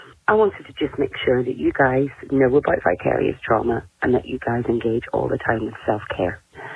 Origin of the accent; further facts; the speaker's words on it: Northern Ireland, United Kingdom; now in Sydney, Australia; I am from Northern Ireland, but living in Sydney.